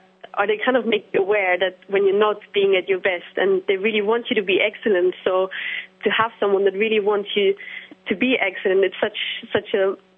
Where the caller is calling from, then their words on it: London, United Kingdom; I'm calling in from London, from UK.